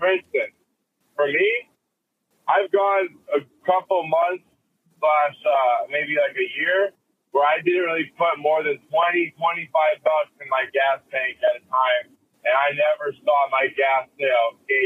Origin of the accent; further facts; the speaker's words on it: California, United States; Now I'm from California, you got to drive all the fucking place.